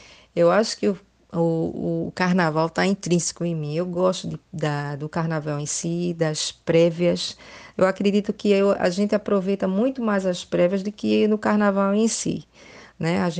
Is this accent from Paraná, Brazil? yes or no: yes; Paraná, Brazil; Eu sou paranaense da Gema e pernambucana do coração, mas eu fico dizendo que é o inverso, sabe? Eu tenho 51 anos